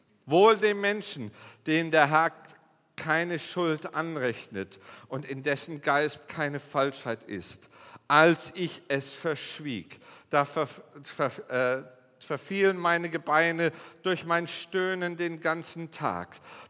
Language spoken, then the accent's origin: German; Lixfeld, Hesse, Germany; Ich bin auch in Hessen und das ist selbst in Hessen so, wir sind so aufgewachsen in Lixfeld, ein Ort, der ist an zwei Hängen so, rechts und links ist das so. Und jeder kann jeden beobachten in diesem Dorf.